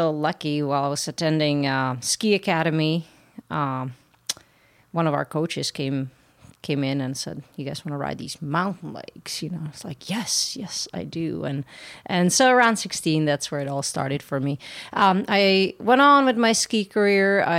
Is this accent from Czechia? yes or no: yes; Czechia; English is a second language; growing up in Czech Republic, obviously cyclocross always been on TV